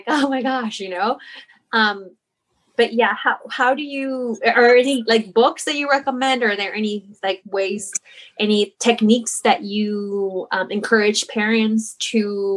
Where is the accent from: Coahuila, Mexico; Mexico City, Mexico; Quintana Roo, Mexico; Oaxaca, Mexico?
Oaxaca, Mexico; we're like from Oaxaca, my mom was always like super strict with us.